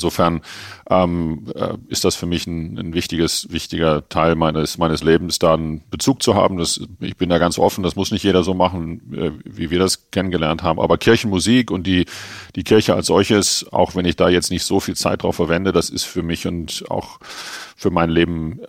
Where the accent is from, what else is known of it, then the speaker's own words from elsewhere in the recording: Germany; now in Herzogenaurach, Germany; Ich bin ja eigentlich in Frankfurt groß geworden oder im Ruhrgebiet groß geworden und Herzogenaurach ist für mich immer so ein bisschen eine Durchgangsstation gewesen.